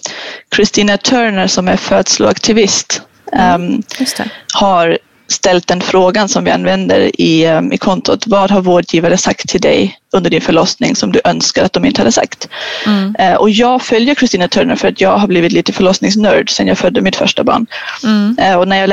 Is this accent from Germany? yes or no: yes; Germany; Swedish is a second language; jag är ju tysk, hela ordning och reda